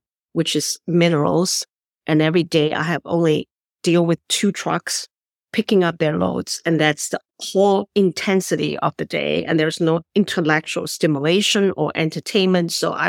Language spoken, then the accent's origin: English; China; English is a second language; now in United States; I was trained while growing up in China as a diplomat. I was one of the first group of 12-year-old enrolled in a diplomatic immersion program back in 1979